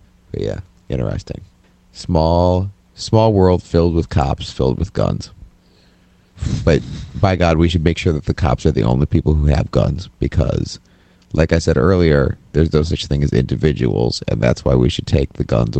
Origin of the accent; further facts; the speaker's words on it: Ohio, United States; I'm from Ohio, and that was the big joke about Kent State.